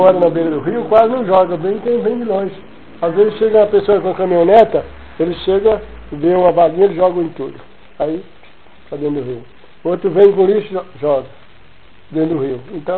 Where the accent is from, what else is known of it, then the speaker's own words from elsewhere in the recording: Bahia, Brazil; moved away; Aí eu vim da Bahia. Fui para uma cidade do interior